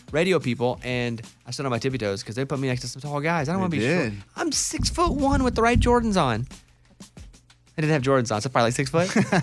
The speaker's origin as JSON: {"language": "English", "town": "Mountain Pine", "region": "Arkansas", "country": "United States", "said": "I'm a guy from Mountain Pine, Arkansas, population 700, started a tiny radio station in Hot Springs"}